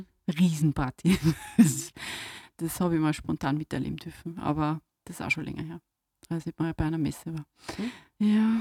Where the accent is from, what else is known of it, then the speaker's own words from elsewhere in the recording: Lower Austria, Austria; Ich bin im Waldviertel aufgewachsen, ich habe keine Ahnung, wie sich das aufhört